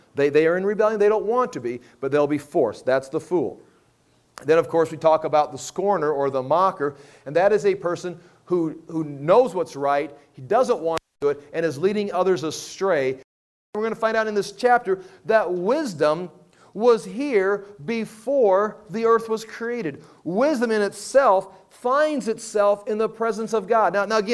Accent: England, United Kingdom; I'm from England.

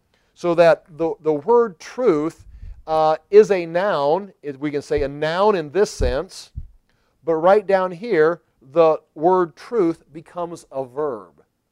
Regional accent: United States; And if it's simple, and I want simple and comfortable, I'm American.

